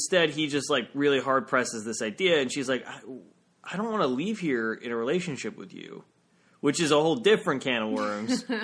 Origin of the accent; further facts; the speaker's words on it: the South, United States; accent: Southern; I won't even try to mimic her voice because it's the greatest thing and my southern accent will be trash fire compared to it